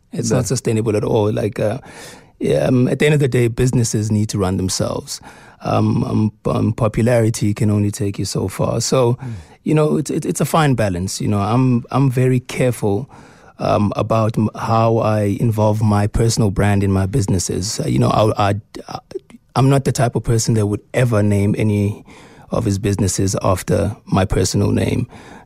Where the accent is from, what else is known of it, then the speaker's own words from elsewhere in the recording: South Africa; you look at our environment as South African artists, it's really hard to build wealth just off an acting check.